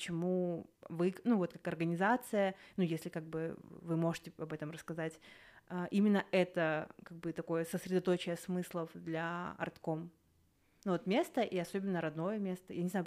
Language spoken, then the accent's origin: Russian; Almaty Region, Kazakhstan; now in Almaty, Kazakhstan; мой родной город, он находится в 20 километрах от Алматы, и, в принципе, переезд в Алматы — это был больше вопрос моего комфорта